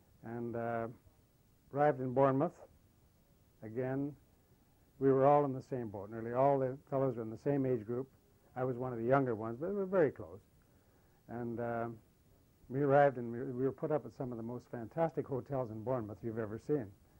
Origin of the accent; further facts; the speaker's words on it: Kelowna, British Columbia, Canada; also born or lived in Alberta; now in Vancouver, Canada; I was 18 when I joined up. I was from Kelowna, born in Alberta.